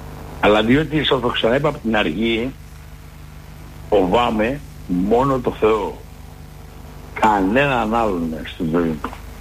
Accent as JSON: {"language": "Greek", "town": "Metochi", "region": "Central Greece", "country": "Greece", "lives_now": "Nea Artaki, Greece", "said": "Εγώ η καταγωγή μου είναι από το Μετόχι Δυρφείου Νεβίας. Είναι ένα χωριό 70-68 χιλιόμετρα από τη Χαλκίδα. Ζω και μένω στη Νέα Αρτάκη 27 χρόνια."}